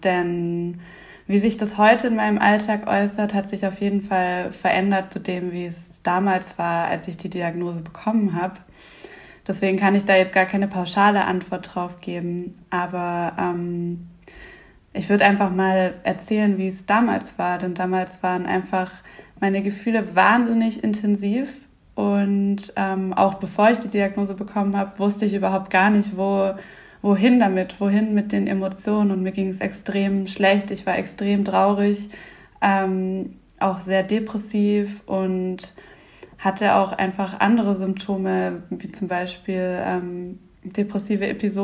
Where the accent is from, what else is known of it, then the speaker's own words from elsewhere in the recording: Southern Germany, Germany; born there; now in Bremerhaven, Germany; ich bin 26 Jahre alt, gebürtige Süddeutsche, aber inzwischen wohnhaft in Bremerhaven